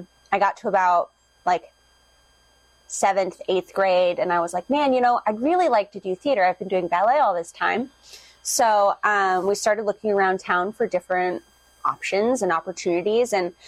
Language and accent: English; Traverse City, Michigan, United States; Yeah, so I grew up in Traverse City.